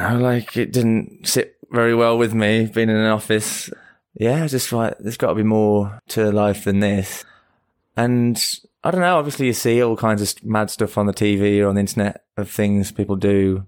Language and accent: English; Bloxwich, West Midlands, United Kingdom; I'm from the Midlands, West Midlands, Bloxwich by Birmingham, where Peaky Blinders is from.